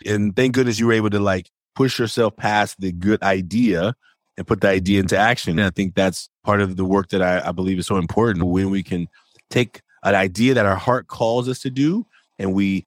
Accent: Oakland, California, United States; from Oakland, California. I was raised by a single mother.

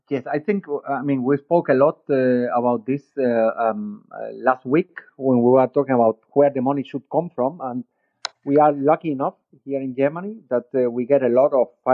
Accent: Cuba; I come from Cuba, also a communist country, you know, behind the curtain.

